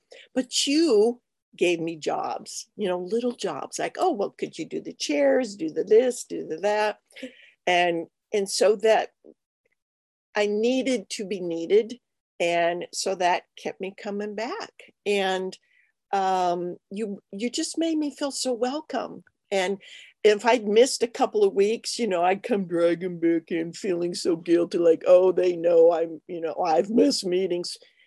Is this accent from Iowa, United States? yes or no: no; El Cajon, California, United States; I'm from Southern California, and my hometown is actually El Cajon, which is part of San Diego County.